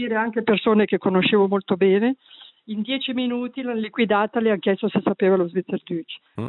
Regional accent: Ticino, Switzerland; noi siamo ticinesi

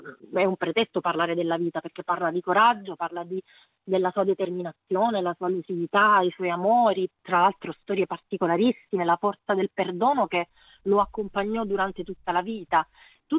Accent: Sicily, Italy; racconto la mia Sicilia, la mia terra

